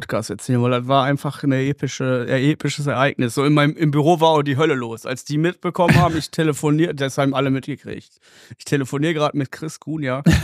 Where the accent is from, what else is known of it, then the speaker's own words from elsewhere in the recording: North Rhine-Westphalia, Germany; ich komme hier so aus Duisburg, Düsseldorf, die Ecke halt hier so.